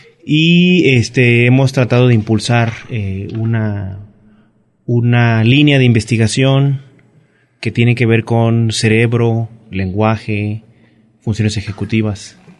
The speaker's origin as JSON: {"language": "Spanish", "region": "Chiapas", "country": "Mexico", "also_born_or_lived": "Guadalajara", "moved": "as an adult", "said": "emigré de Chiapas a Guadalajara y ahí estudié en Guadalajara la licenciatura en psicología"}